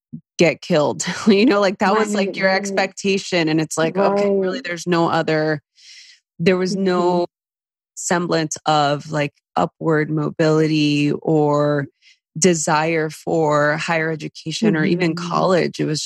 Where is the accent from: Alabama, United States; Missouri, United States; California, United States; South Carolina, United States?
California, United States; East Los Angeles; You know, it's like I grew up in East LA during the LA riots and I grew up in not a great environment.